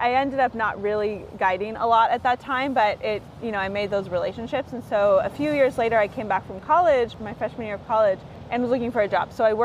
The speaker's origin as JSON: {"language": "English", "region": "California", "country": "United States", "tie": "born or raised there", "said": "I grew up in the Bay Area, and I don't know."}